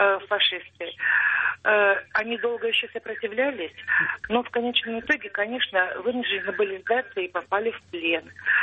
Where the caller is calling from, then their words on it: Bishkek, Kyrgyzstan; Я звоню из Бишкека.